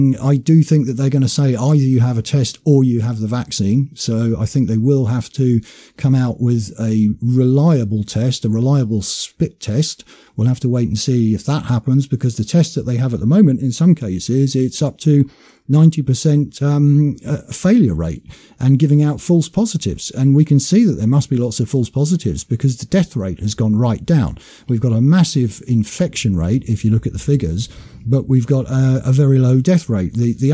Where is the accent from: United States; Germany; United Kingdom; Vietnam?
United Kingdom; these restrictions that we've had go right against the core of all the freedoms that we have as British people